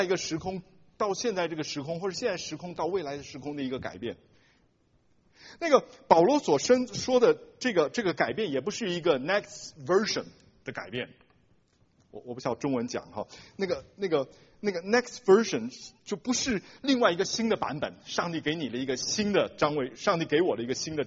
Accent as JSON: {"language": "Chinese", "country": "Taiwan", "lives_now": "United States", "said": "我以前我是从台湾来的， … 后来来到美国以后我变成"}